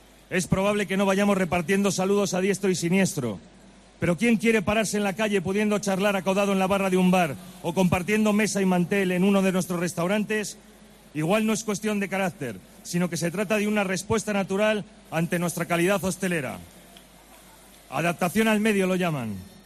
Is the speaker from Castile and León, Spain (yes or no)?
yes; Valladolid, Castile and León, Spain; quisiera aprovechar estos minutos iniciales para ofreceros mi punto de vista sobre nuestra ciudad como vallisoletano que ha regresado a casa tras un exilio voluntario